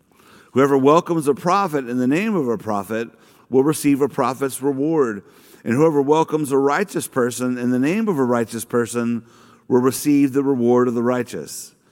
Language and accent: English; Louisiana, United States; child of Louisiana, I've never lived north of Richmond, Virginia in my entire life. All I know is being a Southerner from the southeastern part of the United States.